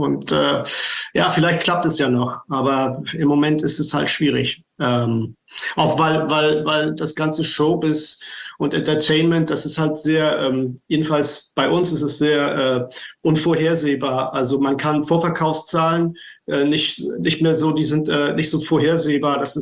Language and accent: German; Flensburg, Schleswig-Holstein, Germany; Ja, ich komme aus Flensburg.